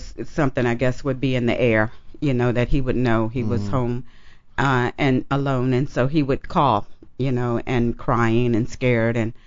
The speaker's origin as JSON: {"language": "English", "region": "Alabama", "country": "United States", "tie": "born or raised there", "said": "I was from Alabama, and I grew up in a very, very small town."}